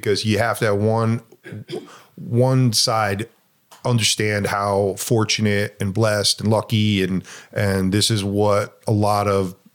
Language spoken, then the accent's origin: English; New York City, New York, United States; born there; I had an office in New York City. We lived 50 miles from New York. I was born in New York City.